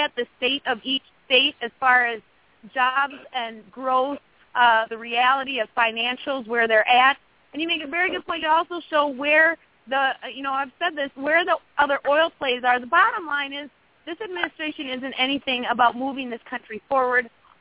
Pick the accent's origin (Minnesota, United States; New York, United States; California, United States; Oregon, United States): Minnesota, United States; Minneapolis; moved away as an adult; now in North Dakota, United States; I'm actually from Minneapolis, and I don't know if you know that I'm in the oil fields of North Dakota, and I left Minneapolis